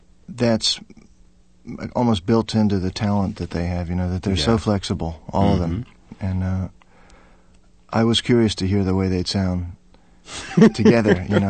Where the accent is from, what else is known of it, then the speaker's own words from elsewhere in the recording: Philadelphia, Pennsylvania, United States; growing up in Philadelphia, there was always R&B, and there was always rock and roll, coming, all the way back to American Bandstand. And also, I think after I moved out of Philadelphia, both my brother and I got very interested in R&B.